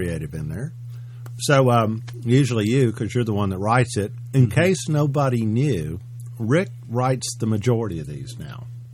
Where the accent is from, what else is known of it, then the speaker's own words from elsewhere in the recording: Memphis, Tennessee, United States; I'm from Memphis.